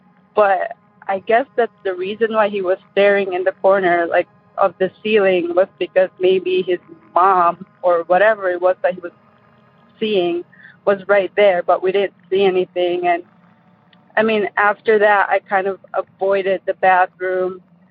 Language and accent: English; Michigan, United States; also born or lived in Philippines; I'm from Michigan.